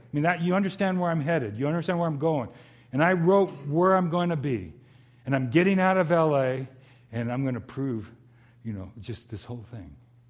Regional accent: United States; I grew up in Southeast LA.

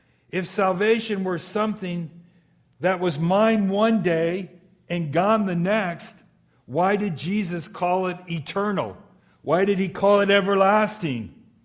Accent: California, United States; But growing up in Southeast LA County, small home and 11 of us there, Catholic home, church around the block

